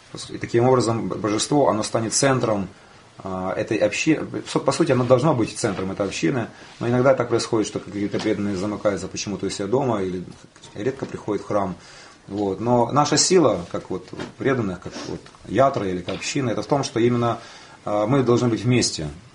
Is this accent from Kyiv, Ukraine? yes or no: yes; Kyiv, Ukraine; я учился, родился в Киеве, и все, что там происходит, мне не безразлично в последнее время.